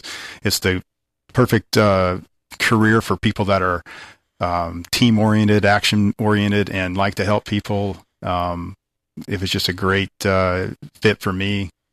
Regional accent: Oklahoma, United States; also born or lived in Kansas / Okinawa, Japan; Well, I'm an Okie. I was born and raised in Oklahoma, Air Force brat. My father was in the Air Force and traveled around Oklahoma, Kansas, and spent a few years in Okinawa, actually, before we came back to the States.

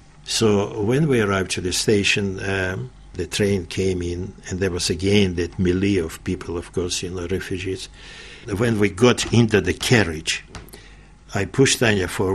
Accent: Latvia; born there; English is a second language; moved away; He asked for my name and where I was born, what country I come from. I said that I come from Soviet Union.

